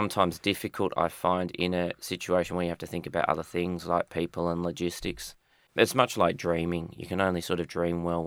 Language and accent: English; Perth, Western Australia, Australia; I guess I grew up also in Perth drawing and writing as a way of escaping my suburban reality.